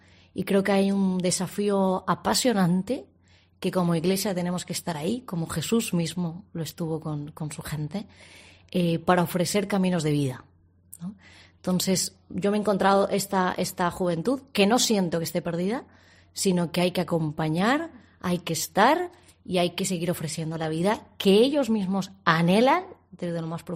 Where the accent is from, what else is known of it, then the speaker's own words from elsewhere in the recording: Alzira, Valencian Community, Spain; moved away as an adult; now in Chile; soy de Valencia, de una ciudad que se llama Alsira, en Valencia. Tengo 33 años y a los 21 me fui de mi tierra por una beca que me dieron en la universidad, que estudié en la Universidad de Valencia, y llegué a Chile en el año 2010